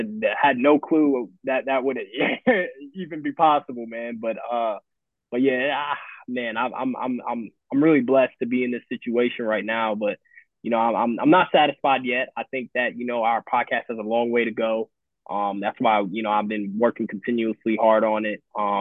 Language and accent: English; Daytona Beach, Florida, United States; If you don't know, I'm from Daytona Beach, Florida.